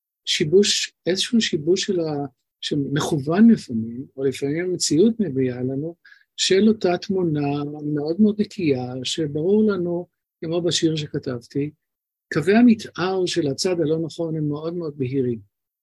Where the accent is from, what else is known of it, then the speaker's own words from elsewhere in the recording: Tel Aviv, Tel Aviv District, Israel; נולדתי מזמן, ולמדתי בספר אחד העם, בלב, בצלאל יפה, נחמני, תל אביב